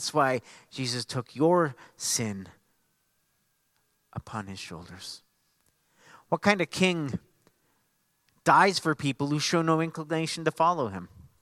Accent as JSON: {"language": "English", "country": "Canada", "said": "hey, we're from Canada."}